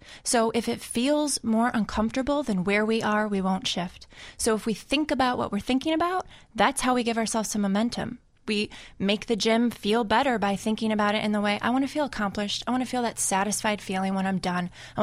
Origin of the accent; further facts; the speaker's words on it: Wisconsin, United States; I'm from Wisconsin, so I like my